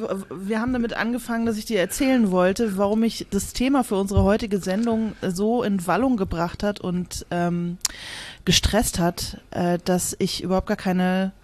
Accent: Berlin, Germany; bei mir in meiner Heimatstadt Berlin

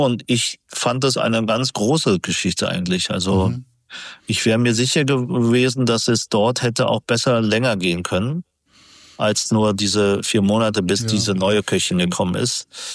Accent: Germany; Ich bin ja hier aufgewachsen als Vietnamese, chinesischer Herkunft mit Japanologie-Studium und japanischen Restaurant-Erfahrung.

